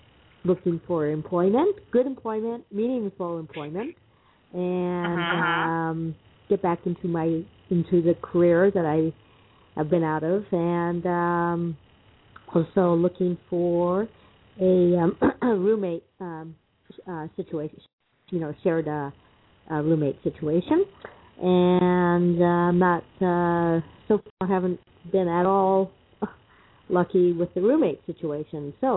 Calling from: Colorado, United States; Colorado.

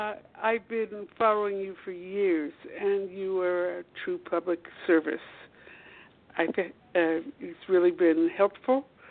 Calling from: Washington, District of Columbia, United States; Washington, D.C. I'm 8 blocks from the White House, which used to be a neat thing.

